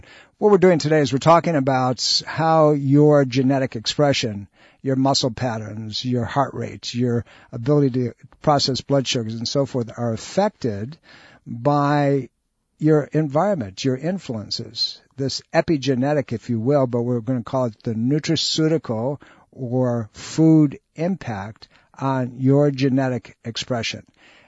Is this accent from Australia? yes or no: no; New York, United States; I grew up in Western New York State where in the fall we all hunted and the deer ran free.